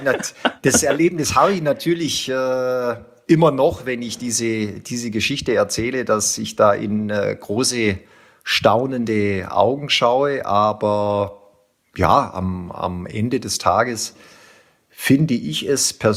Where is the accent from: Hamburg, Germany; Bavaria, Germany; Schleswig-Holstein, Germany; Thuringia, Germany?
Bavaria, Germany; Lindau; accent: Swabian; now in Munich, Germany; Wie man vielleicht jetzt schon so ein bisschen raushört, ich bin im Schwäbischen geboren, in Lindau am Bodensee, also gerade noch Bayer. Bin dort groß geworden, lebe mit meiner Frau im schönen München, in Schwabing